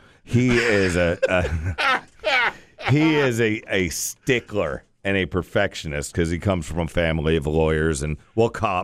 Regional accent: Florida, United States; born there; Everybody thinks I'm from California.

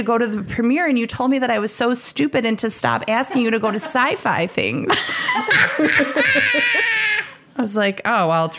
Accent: Chicago, Illinois, United States; He grew up in New York and I grew up in Chicago, but we was always been very close.

